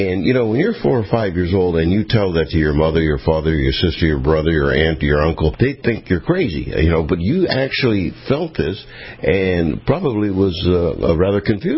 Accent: Erie, Pennsylvania, United States; you're going to be in my hometown at a theater that I recently played with my orchestra, and that's in Erie, Pennsylvania at the Warner Theater.

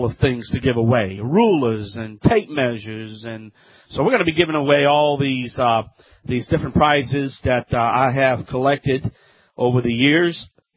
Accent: New Orleans, Louisiana, United States; I'm broadcasting live right here from the Morial Convention Center in my hometown, the Big Easy, and the home of the Super Bowl champs, New Orleans Saints.

